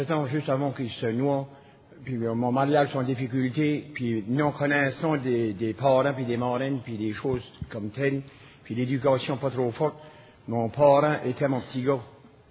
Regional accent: New Brunswick, Canada; Je viens de l'Acadie, moi pareil, je viens du pays de la Sagouine.

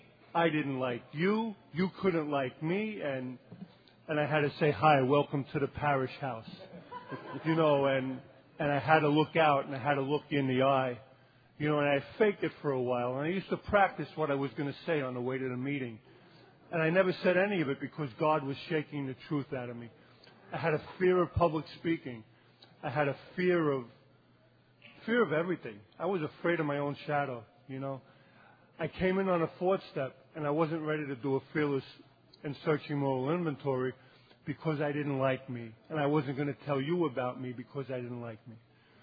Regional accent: Queens, New York, United States; I'm from Queens, New York, and my home group is the Queens Gratitude Group of AA by JFK Airport.

